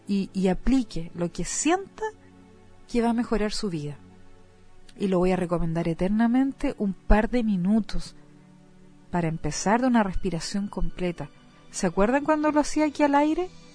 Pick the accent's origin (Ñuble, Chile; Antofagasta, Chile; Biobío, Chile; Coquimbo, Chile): Biobío, Chile; Concepción; Oye, somos de Concepción. Ustedes saben la percepción que tienen de nosotros, ¿eh?